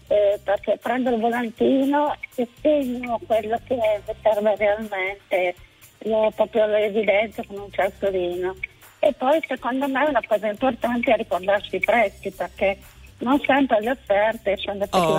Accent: Turin, Piedmont, Italy; Io sono di Torino.

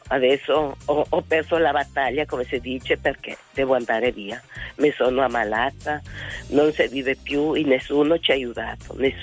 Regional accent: Ecuador; io sono originaria d'Ecuador

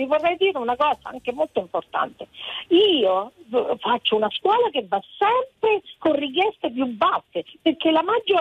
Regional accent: Foggia, Apulia, Italy; sono di Foggia

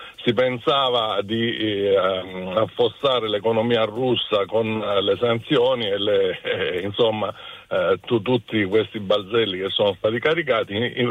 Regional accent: Reggio Calabria, Calabria, Italy; now in Turin, Italy; Io sono in Reggio Calabria, ma vivo a Torino ormai da tanti anni.

